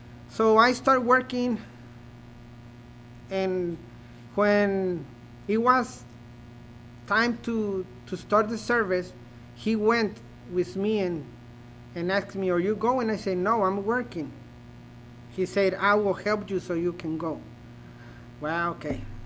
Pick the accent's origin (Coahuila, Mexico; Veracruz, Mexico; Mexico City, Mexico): Coahuila, Mexico; Acuña; English is a second language; When I was 15 years old, I start working in a factory in Mexico, the place where we are. Well, we are from Acuña, is the name of the city, the state of Coahuila. Coahuila is the border of Texas. So we live there.